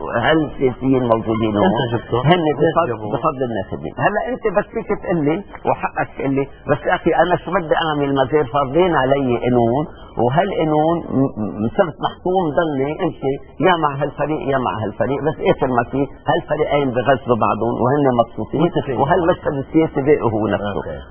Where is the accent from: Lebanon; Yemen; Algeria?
Lebanon; نحن كشعب لبناني